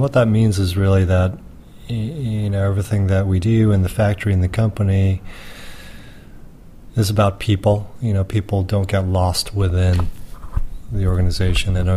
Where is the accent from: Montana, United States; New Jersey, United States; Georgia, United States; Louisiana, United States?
New Jersey, United States; And we are both from New Jersey.